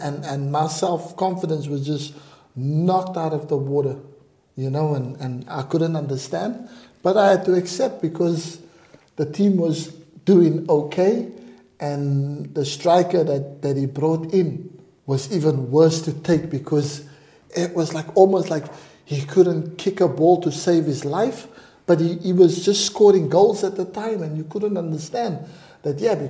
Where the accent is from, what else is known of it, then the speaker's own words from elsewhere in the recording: Scotland, United Kingdom; I'm like a Scotsman. Scotsman never changes roots.